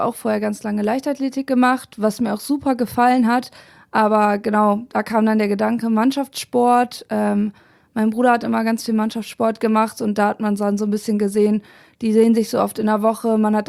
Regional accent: Lower Saxony, Germany; now in Braunschweig, Germany; ich bin auch aus der Nähe von Oldenburg nach Braunschweig gezogen wegen des Studiums.

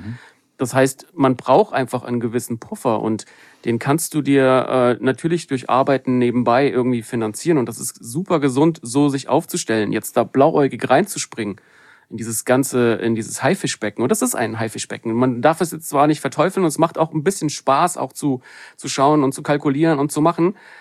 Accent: Germany; hey, hier sind meine Beats-CD, ich komme aus Deutschland, hör doch mal rein.

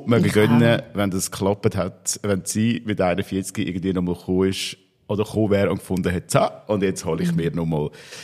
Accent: Aargau, Switzerland; als Aargauer.

